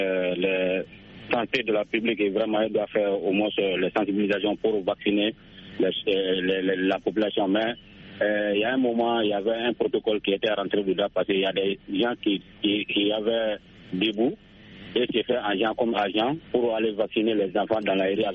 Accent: Sounikeni, Mali; et nos millions d'auditeurs depuis dans mon village natal à Sounikeni

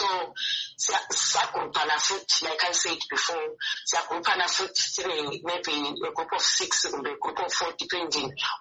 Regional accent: Bulawayo, Zimbabwe; I am from Blawayo

